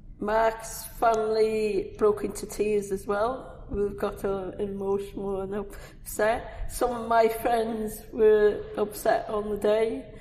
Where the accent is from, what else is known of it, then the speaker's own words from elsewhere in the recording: Gresford, Wales, United Kingdom; I'm from Greswold in Wrexham.